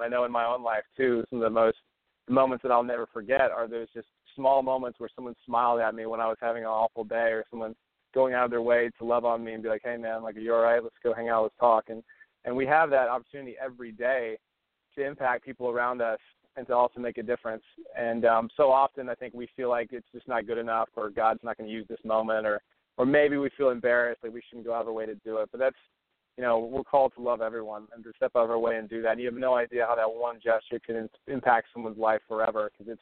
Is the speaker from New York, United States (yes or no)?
no; Nashville, Tennessee, United States; now in Los Angeles, United States; Well, I'm from Nashville, Tennessee, but I've moved to Los Angeles 3 years ago. So I've been out here, I live here full-time.